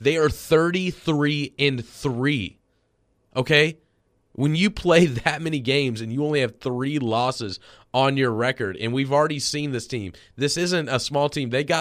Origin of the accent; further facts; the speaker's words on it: Louisville, Kentucky, United States; growing up in Louisville, being a Louisville fan, we made the tournament every single year.